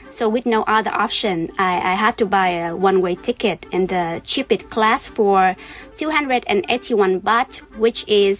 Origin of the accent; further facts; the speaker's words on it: Central Vietnam, Vietnam; English is a second language; now in Ho Chi Minh City, Vietnam; then I go back to my hometown in the central of Vietnam by the train.